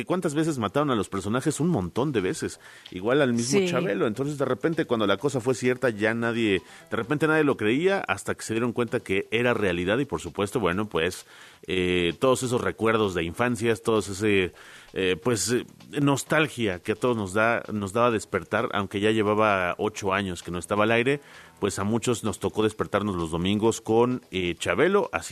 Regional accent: Mexico; no somos nativos, somos latinos, somos mexicanos, hablamos español

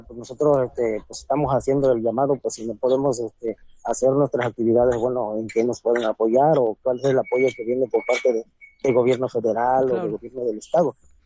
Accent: Pajapan, Veracruz, Mexico; Mira, nosotros somos del municipio de Pajapan.

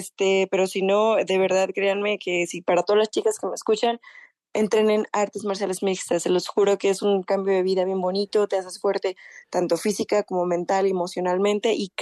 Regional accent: Guadalajara, Jalisco, Mexico; Yo soy de Guadalajara, tengo 29 años … represento a México.

